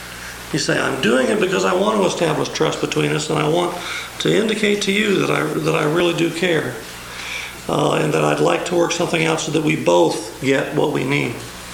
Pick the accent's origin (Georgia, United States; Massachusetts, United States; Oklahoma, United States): Georgia, United States; There's a model called GRIT, which I like because I'm from Georgia.